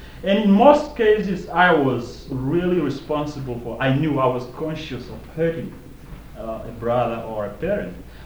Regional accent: Namibia; from Namibia. And I learned reconciliation probably the hard way because of the racial tension in my country.

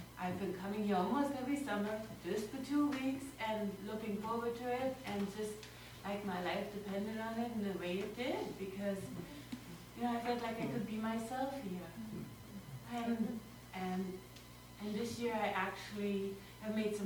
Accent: Germany; I am a Northern European Lutheran, born and raised in Germany, and my parents are actually from the the very most northern part of Germany

